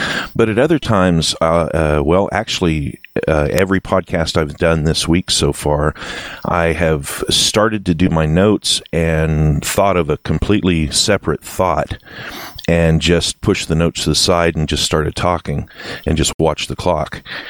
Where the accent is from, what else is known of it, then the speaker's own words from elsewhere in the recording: Midwest, United States; accent: vague Midwestern Appalachian out west accent; enough of a sort of a vague Midwestern Appalachian out west accent, enough to where nobody really, it's not going to be obvious where my accent is coming from.